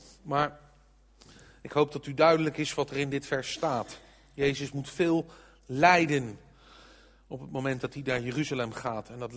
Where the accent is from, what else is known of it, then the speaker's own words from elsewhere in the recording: The Hague, South Holland, Netherlands; Maar ik kom dus uit Den Haag en dat heeft u misschien al gehoord.